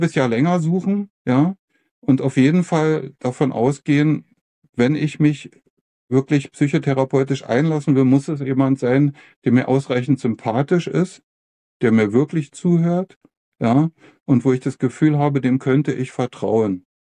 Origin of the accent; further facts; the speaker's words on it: Berlin, Germany; born there; ich bin ehemaliger DDR-Bürger, bin 1957 geboren in Berlin, damals Hauptstadt der DDR